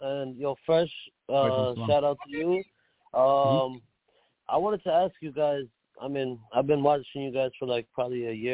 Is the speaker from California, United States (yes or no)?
no; Brooklyn, New York, United States; I'm from Brooklyn.